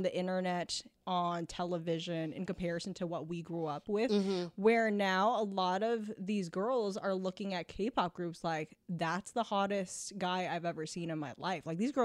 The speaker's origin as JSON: {"language": "English", "town": "San Jose", "region": "California", "country": "United States", "tie": "born or raised there", "said": "I feel like I grew up in San Jose, and I grew up around a lot of other Asian people and a lot of Mexican people."}